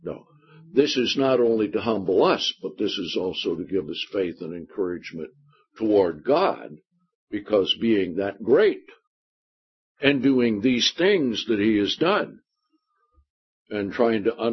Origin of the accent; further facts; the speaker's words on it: Washington, United States; I remember growing up in Washington, there were the Native Indians around there, and they always had these totem poles.